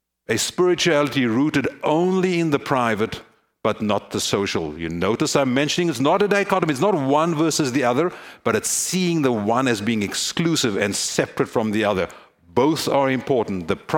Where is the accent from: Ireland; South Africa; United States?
South Africa; Friends, I come from South Africa